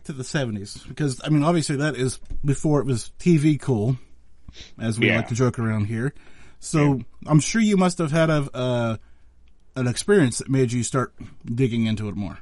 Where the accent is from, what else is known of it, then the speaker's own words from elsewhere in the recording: Pennsylvania, United States; Of course, I'm from Pennsylvania, so we need you to settle this once and for all.